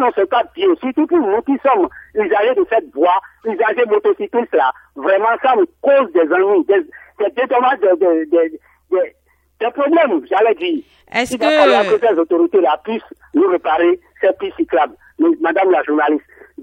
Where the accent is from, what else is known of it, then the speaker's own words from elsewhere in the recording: Benin; Il va falloir que nos frères policiers sachent que nous sommes des Béninois, nous sommes leurs frères.